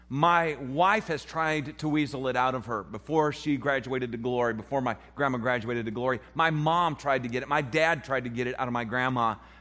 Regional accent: South Carolina, United States; I say wassail because I'm from South Carolina.

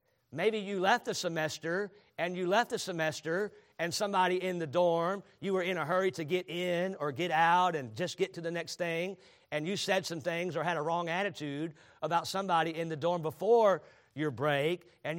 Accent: Charlotte, North Carolina, United States; I grew up in Charlotte, in the shadow of the Charlotte Motor Speedway. You had to learn something about racing when you grow up in Charlotte, North Carolina.

